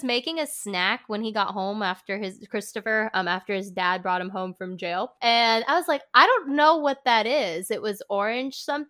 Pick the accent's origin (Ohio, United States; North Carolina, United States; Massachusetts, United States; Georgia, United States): North Carolina, United States; I hate the word mum, just because I'm from the South, and so when I'm talking about my mom, I say mama